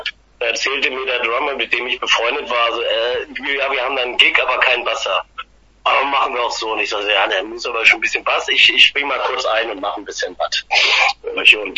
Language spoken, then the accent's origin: German; Ratzeburg, Schleswig-Holstein, Germany; Ja, ich komme von dir aus ganz aus dem Süden, Ratzeburg, eine wunderschöne kleine Stadt, aber zwischen Hamburg und Lübeck ist eher das südliche Schleswig-Holstein.